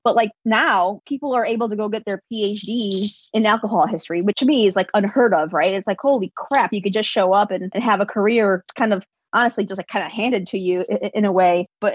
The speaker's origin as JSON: {"language": "English", "town": "Chicago", "region": "Illinois", "country": "United States", "tie": "born or raised there", "said": "I'm born and raised in Chicago."}